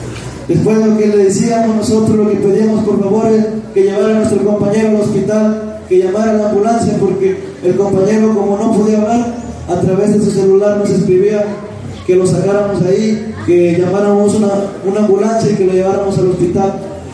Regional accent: Mexico; como ciudadanos mexicanos de México.

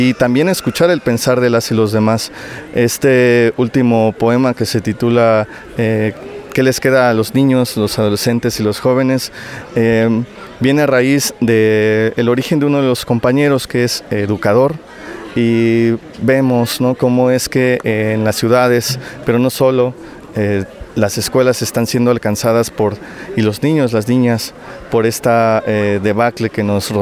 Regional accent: Veracruz, Mexico; por lo menos de la geografía de donde vengo, Veracruz.

